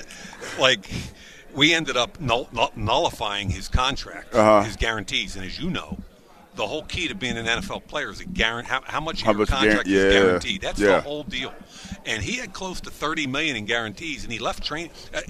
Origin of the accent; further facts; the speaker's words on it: Philadelphia, Pennsylvania, United States; You know where I grew up? I grew up in Overbrook in West Philadelphia.